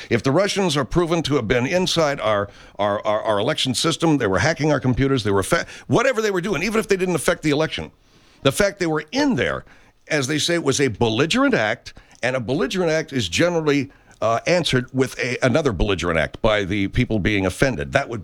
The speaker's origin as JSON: {"language": "English", "town": "Arcadia", "region": "California", "country": "United States", "tie": "born or raised there", "said": "I went back into the San Gabriel Valley, you know, it's where I grew up"}